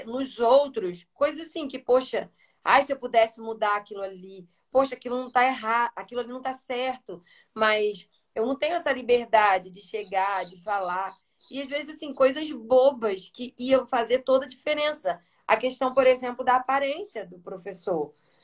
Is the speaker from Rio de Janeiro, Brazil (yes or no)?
yes; Paracambi, Rio de Janeiro, Brazil; Eu sou do Rio, eu moro em Paracambi, uma cidade do Rio.